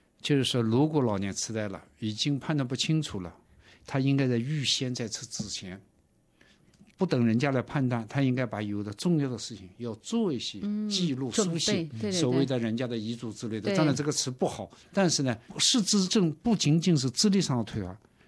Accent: China

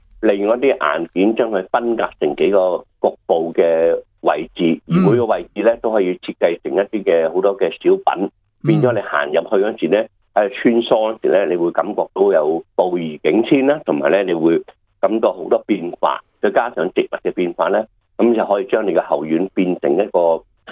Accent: China

